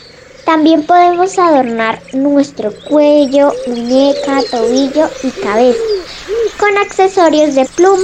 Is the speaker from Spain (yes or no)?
no; Colombia; lo que somos como colombianos